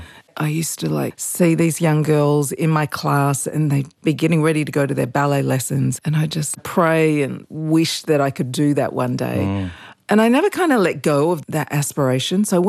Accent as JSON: {"language": "English", "town": "Port Augusta", "region": "South Australia", "country": "Australia", "tie": "born or raised there", "said": "I grew up in Port Augusta, a little town. My father worked on the railways and we were dirt poor, you know."}